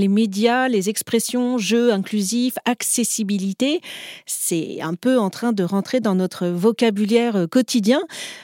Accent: Paris, Île-de-France, France; en tant que Parisienne, je me pose beaucoup de questions.

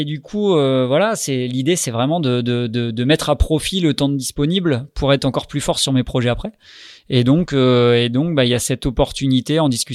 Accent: Normandy, France; Moi au contraire, en tant que Normand, moi j'ai du temps, donc j'habitais à Lorient, c'est facile.

